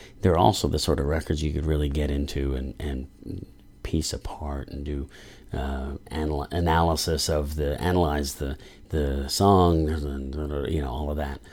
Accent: Dallas, Texas, United States; my friend Jonathan Graham, who I grew up with in Dallas

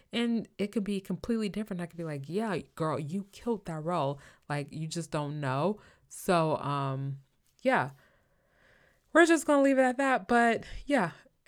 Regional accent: Midwest, United States; accent: Midwestern; I'm not going to go into it in case my Midwestern accent took over.

